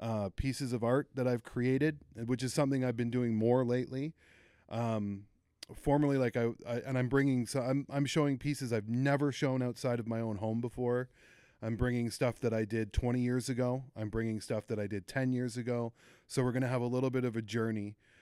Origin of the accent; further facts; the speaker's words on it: East York, Ontario, Canada; I grew up in East York, like right near East York Collegiate, not exactly the best of areas.